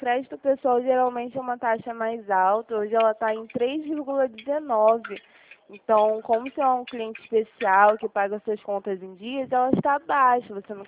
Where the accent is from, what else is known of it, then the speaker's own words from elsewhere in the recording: Rio de Janeiro, Brazil; sou de Vila Isabel.